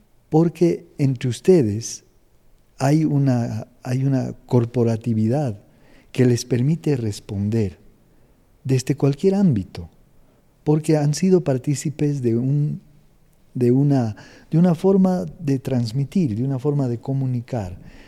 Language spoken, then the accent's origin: Spanish; La Paz, Bolivia; pese a que yo soy de La Paz, que es más frío todavía.